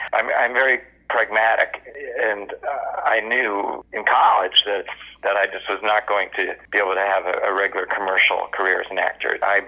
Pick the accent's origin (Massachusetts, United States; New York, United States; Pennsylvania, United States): New York, United States; New York City; it was all about my childhood and adolescence growing up in New York City.